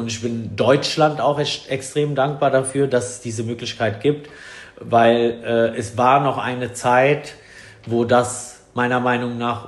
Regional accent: Italy

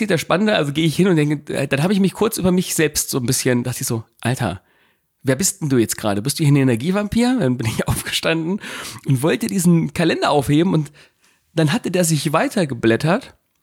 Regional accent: Gifhorn, Lower Saxony, Germany; Naja, das Fachwerkobjekt, ich bin in dem Ortsteil Winkel in Gifhorn groß geworden.

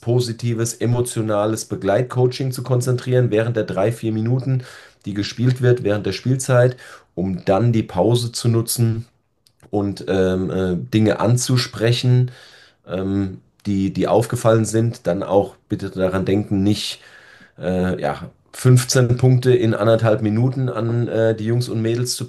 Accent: Hesse, Germany; Ja, als Hesse heißt das nicht Moin, sondern Gude.

